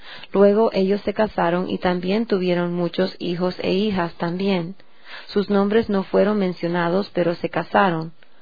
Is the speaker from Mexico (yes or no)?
no; Windom, Montana, United States; Hay algunos pueblos como el pueblo de Montana, de donde vengo yo. Yo vengo de Windom, Montana. No tenía ni 100 personas ese pueblo. Deberían haber unas 30 o 40 personas en todo el pueblo.